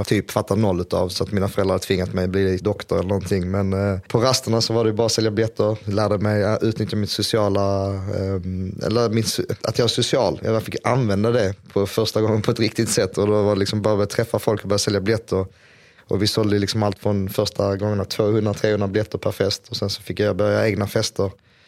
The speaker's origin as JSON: {"language": "Swedish", "town": "Lomma", "region": "Skåne", "country": "Sweden", "tie": "born or raised there", "also_born_or_lived": "Hultsfred", "said": "Vi flyttade från Hultsfred till Lomma när jag var 3 ungefär och bott i Lomma till jag var 18. Så har jag haft min barndom i Lomma, gick på Pilängsskolan i Lomma och Karstorp, tror jag."}